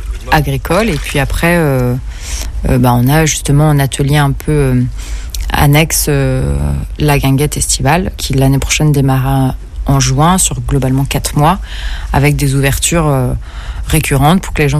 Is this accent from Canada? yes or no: no; Nantes, Pays de la Loire, France; je suis nantaise et je suis maraîchère au sein de l'association du collectif Java.